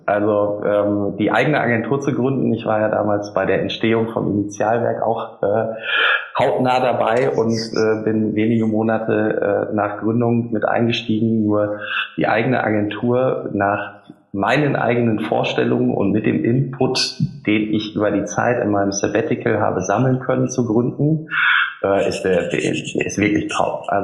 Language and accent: German; Lower Saxony, Germany; now in Düsseldorf, Germany; Da ich ja auch nur zugezogener Düsseldorfer bin und kein echtes rheinisches Kind, ich komme ja aus dem Emsland, der eine oder andere mag es kennen, wir haben mehr Schweine und Hühner als Einwohner